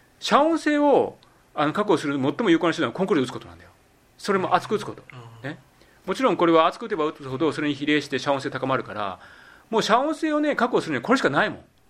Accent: Kansai, Japan; いや僕だからもともと関西人だからさ関西のメンタリティってよく分かるんだけど

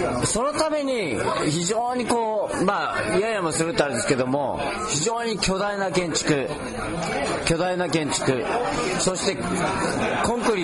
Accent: Nagoya, Aichi, Japan; まあ我々本土の僕は名古屋なんですけれども

